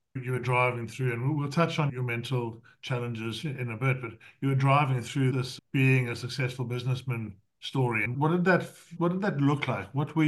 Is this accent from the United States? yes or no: no; South Africa; also born or lived in Zimbabwe; now in United Kingdom; I came from South Africa, Zimbabwe, South Africa, and then came to the UK.